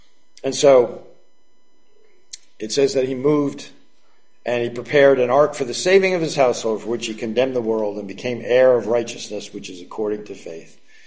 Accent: New Jersey, United States; We're from the Jersey Shore, so we know all about tides, right?

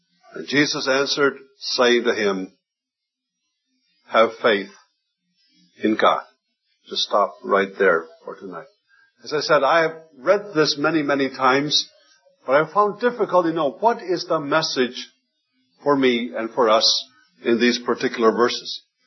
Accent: Faroe Islands; first language Faroese; English is a second language; In the Faroe Islands, back in my hometown, home country, my mother tongue is Faroese, it's not English.

